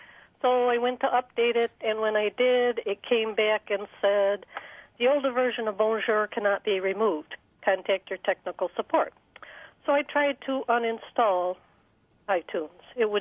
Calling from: Webster, New York, United States; Yes, Webster.

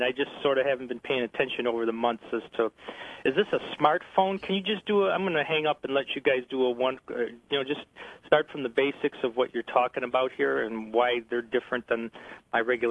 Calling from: Rochester, New York, United States; Rochester.

